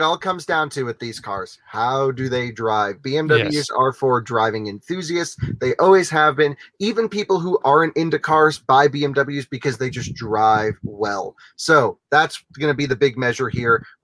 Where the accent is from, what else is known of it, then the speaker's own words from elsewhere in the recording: Connecticut, United States; now in Colorado, United States; Where I grew up in Connecticut. Yeah. In Colorado, where I am now